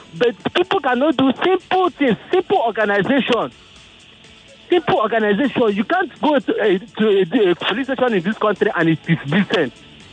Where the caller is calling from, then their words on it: Lekki, Lagos, Nigeria; I'm calling from Lekki.